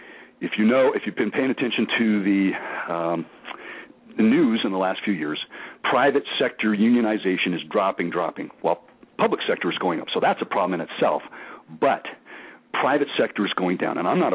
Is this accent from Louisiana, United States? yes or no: no; Arizona, United States; also born or lived in Florida; I've seen it growing up in Arizona, southern Florida, and now living in southern California, and now southern Florida.